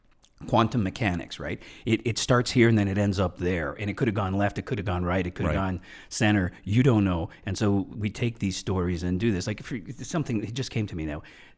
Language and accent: English; Quebec, Canada; I grew up in Quebec.